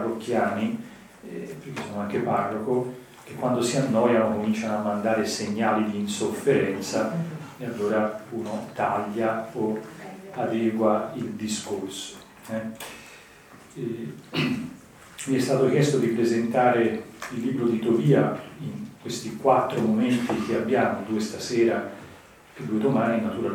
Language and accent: Italian; Florence, Tuscany, Italy; Io sono fiorentino e se voi venite a Firenze